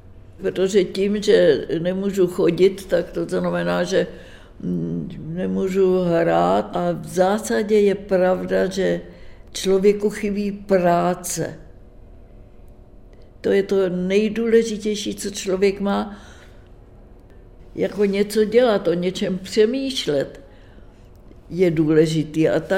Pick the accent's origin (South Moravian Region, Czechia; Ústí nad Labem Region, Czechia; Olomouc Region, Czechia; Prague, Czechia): Prague, Czechia; born there; Že jsem se narodila v Praze, že je mě 95 roku